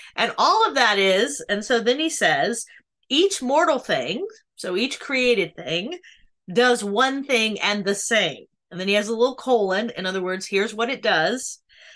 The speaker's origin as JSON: {"language": "English", "country": "United States", "said": "I did not have the benefit of a classical education, so I'm always a little bit, as an American, I could have done better, I suppose."}